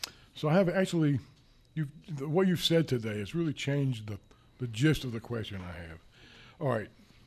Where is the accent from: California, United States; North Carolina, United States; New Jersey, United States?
North Carolina, United States; Greensboro; I'm from Greensboro